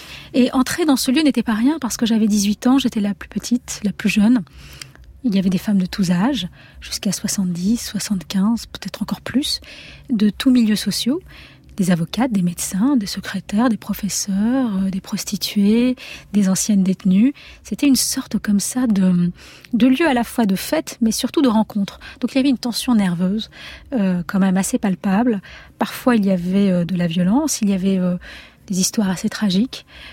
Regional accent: Algeria; accent: Algerian; now in France; comme lorsque je suis arrivée en France en perdant mon accent algérien.

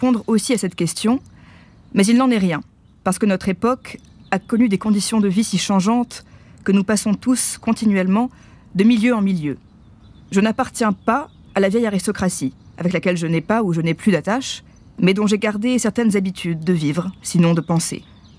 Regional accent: France; also born or lived in Belgium; Je suis française de naissance, bien que née par hasard à l'étranger, en Belgique, que j'ai quittée 8 jours après ma naissance. J'ai acquis en 1947 la nationalité américaine, mais suis restée totalement française d'habitude et de culture.

